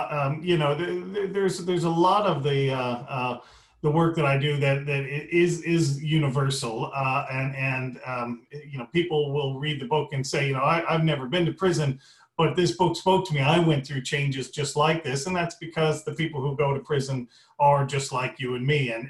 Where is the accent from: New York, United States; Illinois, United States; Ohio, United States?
Illinois, United States; I'm from downstate Illinois. You wouldn't have heard of it, in the cornfields, about an hour south of Champaign-Urbana.